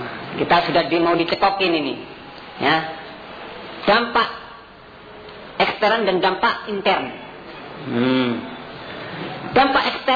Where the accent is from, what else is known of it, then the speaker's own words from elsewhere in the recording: Ambon, Maluku, Indonesia; yang asalnya saya dari Ambon diundang